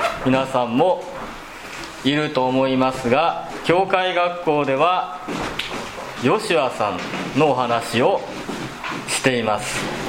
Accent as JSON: {"language": "Japanese", "region": "Osaka", "country": "Japan", "tie": "born or raised there", "said": "先生も大阪で育って、香川でもアカンって言うかなダメなことをアカンって言いますけれども"}